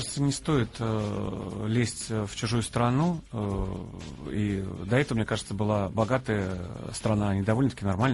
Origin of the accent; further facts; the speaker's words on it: Penza Oblast, Russia; Я давал концерт в Пензенской области, у себя на родине